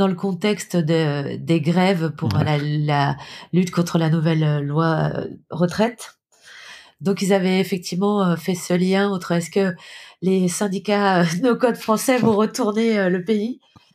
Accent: France; je manquais pas de dire que je venais de France et qu'en France, on avait une communauté de plus de 10 000 personnes

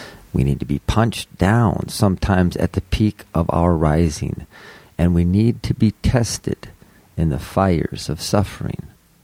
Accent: Minnesota, United States; So, born and raised in Minnesota, Catholic, altar boy, went to Catholic grade school, went to a public junior high, public high school

